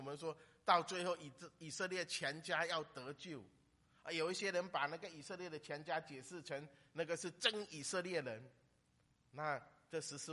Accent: Fujian, China; now in United States; 我很会流汗，我们福建人说那个人很爱流汗

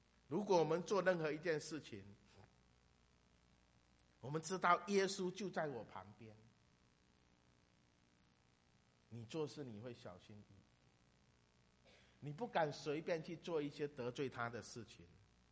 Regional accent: China; 我是来自中国大陆的

